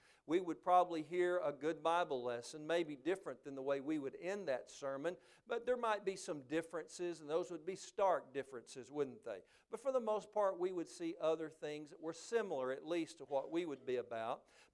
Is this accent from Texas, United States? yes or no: yes; Texas, United States; the little church that I grew up in West Texas?